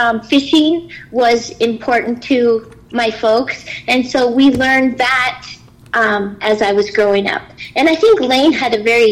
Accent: Great Falls, Montana, United States; born there; I was born in Great Falls at Malmstrom Air Force Base.

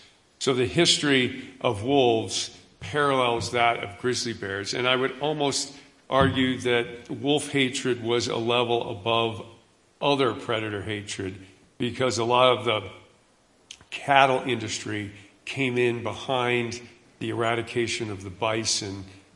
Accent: Ohio, United States; And as Todd said, I grew up in Ohio, and how odd is it for an Ohio boy to become attracted to wolves? I grew up on a camp in Ohio and was attracted to nature

